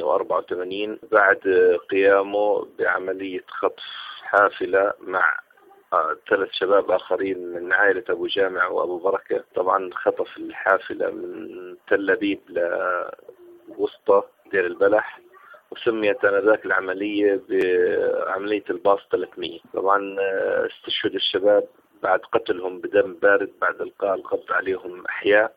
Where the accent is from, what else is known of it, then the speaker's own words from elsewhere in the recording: Jaffa, Palestine; نحن كبيت فلسطيني مناضل خرج من رحم المعاناة من الاحتلال، هجرنا في عام 48 من بلدنا الأصلي يافا.